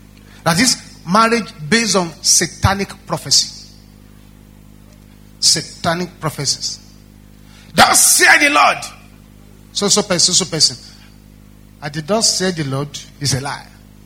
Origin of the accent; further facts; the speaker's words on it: Nigeria; I said, I'm a Nigerian.